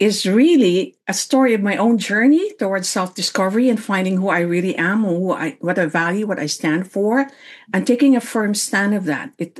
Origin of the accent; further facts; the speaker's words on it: Philippines; I am a Filipina. I came from a third world country where resources are limited. And I grew up in a family of 9 children